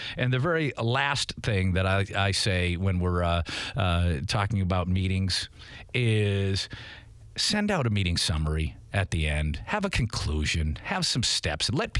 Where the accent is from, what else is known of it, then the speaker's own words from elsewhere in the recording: Boston, Massachusetts, United States; accent: Boston; now in Jacksonville, United States; I love Jacksonville. I'm from Boston originally.